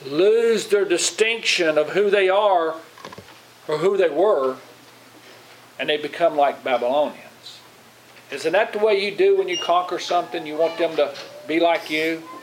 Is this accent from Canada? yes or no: no; Virginia, United States; accent: Southwest Virginia; I didn't want to sound like I was from Southwest Virginia.